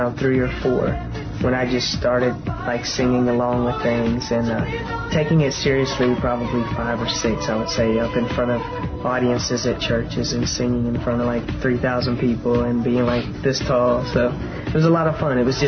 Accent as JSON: {"language": "English", "town": "Jamestown", "region": "New York", "country": "United States", "moved": "yes", "lives_now": "Tampa, United States", "said": "I'm originally from Jamestown, New York. Just upstate. It's not like the big part, like the big city, which I'm in. And then I moved to Tampa, Florida, which right now where I resign."}